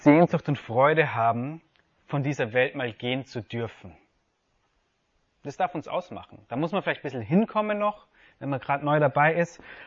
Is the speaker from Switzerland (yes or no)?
no; Papua New Guinea; also born or lived in Africa / Austria / Germany; now in South Tyrol, Italy; ich bin in Afrika geboren, bin laut Pass Österreich, habe da auch ein bisschen gelebt, aber in Papua-Neuguinea aufgewachsen, war in Deutschland zum Studieren und bin jetzt in Südtirol.